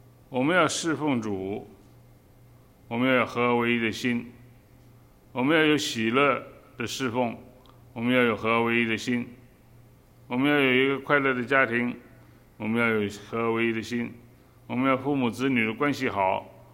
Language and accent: Chinese; China; 我们中国人叫做夺嗓子